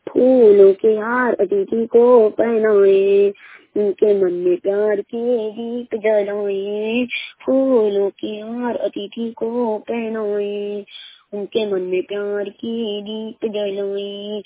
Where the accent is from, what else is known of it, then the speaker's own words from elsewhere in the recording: Chhattisgarh, India; कोड़ी माला से बोल रहा हूँ और मेरा जिला राजनांदगांव है